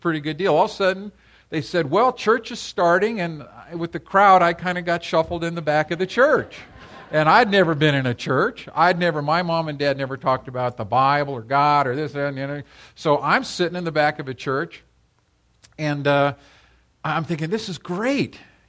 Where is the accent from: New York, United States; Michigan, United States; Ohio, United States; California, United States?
California, United States; Costa Mesa; I was raised in Costa Mesa, California.